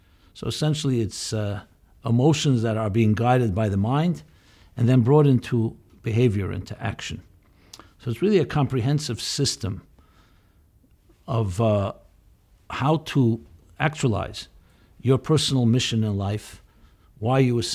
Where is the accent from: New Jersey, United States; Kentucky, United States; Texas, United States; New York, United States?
New York, United States; New York City; I'm born and bred in Crown Heights, USA.